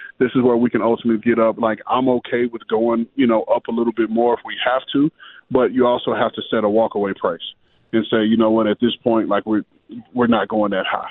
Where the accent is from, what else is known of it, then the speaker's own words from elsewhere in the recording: Key West, Florida, United States; the Key West High School you drove by is not the Key West High School I went